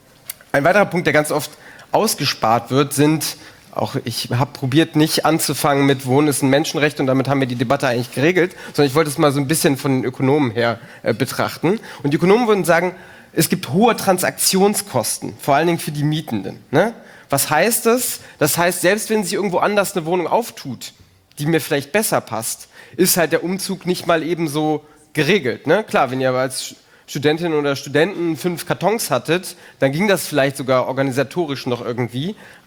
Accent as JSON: {"language": "German", "region": "Berlin", "country": "Germany", "said": "wir kommen aus Berlin und kennen uns da so am besten mit aus."}